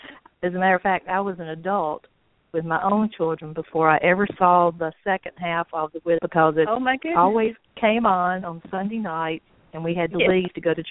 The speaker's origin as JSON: {"language": "English", "town": "Birmingham", "region": "Alabama", "country": "United States", "tie": "born or raised there", "said": "I'm the oldest of four children. I grew up in Birmingham, Alabama, and my mother was a stay-at-home mother, as most were back in the 50s, and my father was an attorney, and I played outside all the time."}